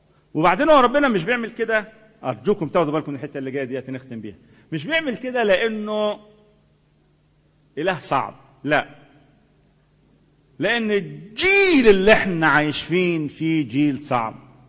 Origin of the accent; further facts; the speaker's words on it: Aswan Governorate, Egypt; فمثلا عندنا في الصعيد في أسوان والسيل وكومومبو والحتة الصعبة اللي هناك دي